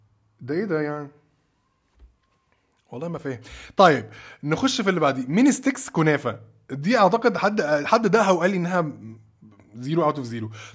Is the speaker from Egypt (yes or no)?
yes; Egypt; هنا بقى احنا عندنا في مصر حضرتك عندنا كرياتيفيتي